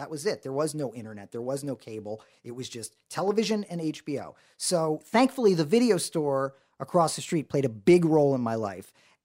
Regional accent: Philadelphia, Pennsylvania, United States; So I'm very much from Philly.

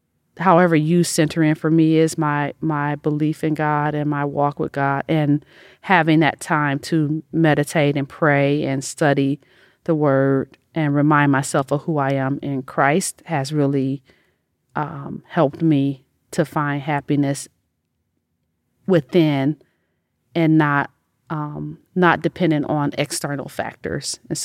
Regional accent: Detroit, Michigan, United States; and I came from Detroit too, so there was a mentality, a different, like a blue, very blue collar mentality about work.

